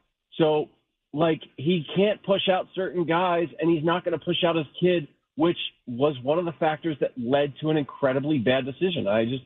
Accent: Philadelphia, Pennsylvania, United States; moved away; And now, listen, I'm moved from Philadelphia 16 years ago, and I, you know, I'm adopted Patriots, but still Eagles through and through.

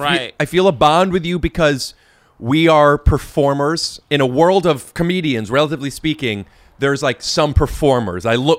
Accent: Cleveland, Ohio, United States; Cleveland.

